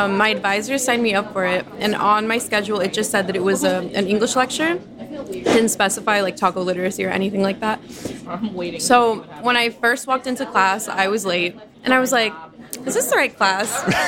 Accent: Texas, United States; okay, so I'm from Texas, and there is kind of this idea of Tex-Mex not being real Mexican food

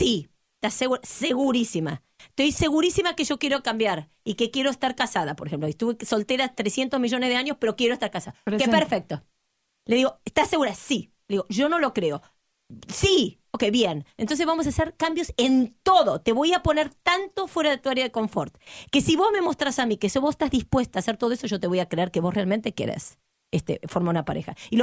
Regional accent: Argentina; soy argentina, lo saben.

